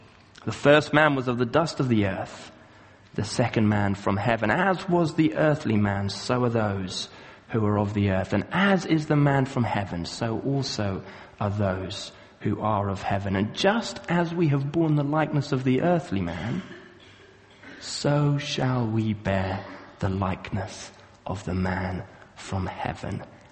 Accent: Kenya; when I was growing up in Kenya, as I was in my early teens.

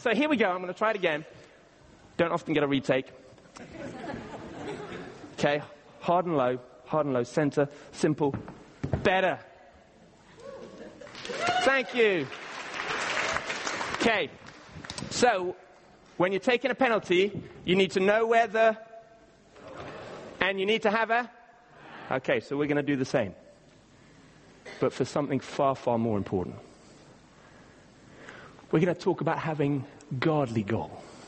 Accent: Kenya; When I was growing up, I was growing up in Kenya in East Africa

